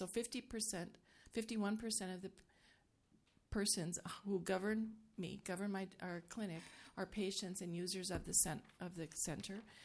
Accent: Minnesota, United States; they serve across Minnesota in towns and cities such as Grand Rapids, Little Falls, my hometown, New Ulm, Winona, Woodbury, and West St. Paul.

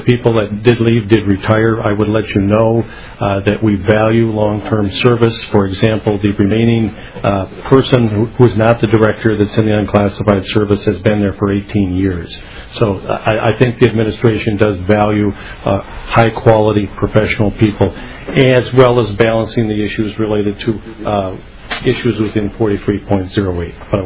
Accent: Minnesota, United States; I'm hopeful that if I'm from Minnesota, also that this person ends up being somebody from Minnesota.

